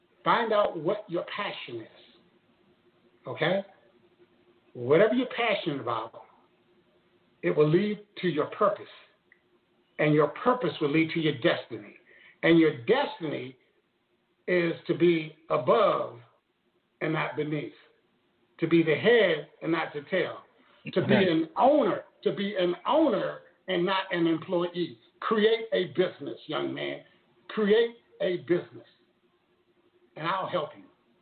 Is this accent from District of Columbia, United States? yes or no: yes; Washington, District of Columbia, United States; Originally from D.C., Northeast D.C.